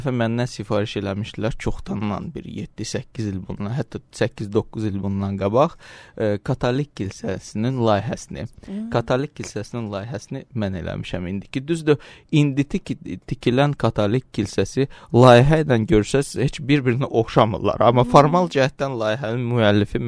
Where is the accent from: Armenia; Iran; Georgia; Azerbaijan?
Azerbaijan; Baku; born there; bəlkə biz bir Azərbaycanlı kimi bir məsləhət verərik. Axı, mən bu Bakıda anadan olmuşam, bu mənim şəhərim. Mənim ölkəmdir.